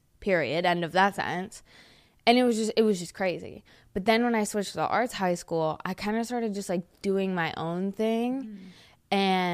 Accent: Huntersville, North Carolina, United States; Where I grew up in Huntersville is, like, super, like, ass backwards and, like, very conservative. At least it was when I was a kid.

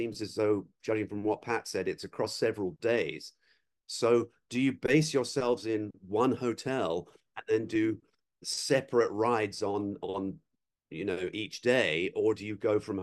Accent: England, United Kingdom; obviously I'm from England way back when

